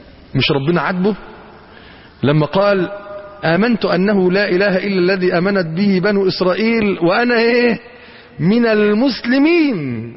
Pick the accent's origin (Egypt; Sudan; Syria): Egypt; هو مش قارون ده كان عايش عندنا في مصر برضو في الفيوم؟